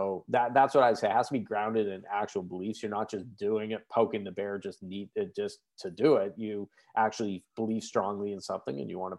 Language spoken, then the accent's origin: English; Canada; I'm Canadian. I'm a Canadian who doesn't follow the what Canadians are supposed to be like